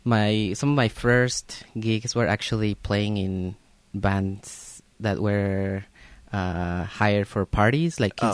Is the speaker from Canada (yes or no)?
no; Mexico City, Mexico; Well, I'm from Mexico City. I grew up there.